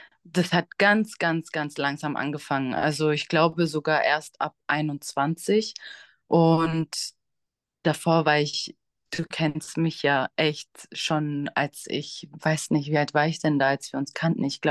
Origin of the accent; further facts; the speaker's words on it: Baden-Württemberg, Germany; Ich komme ursprünglich aus Nähe Stuttgart. Mittlerweile wohne ich jetzt in Ludwigsburg.